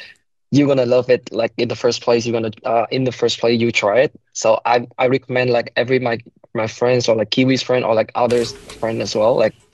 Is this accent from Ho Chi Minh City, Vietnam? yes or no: no; Hanoi, Vietnam; English is a second language; moved away as an adult; now in New Zealand; Yes, so I'm a Vietnamese. I was born in Hanoi, the capital of Vietnam, and I have been there for 26 years already, and this is like my first time like studying and living outside of Vietnam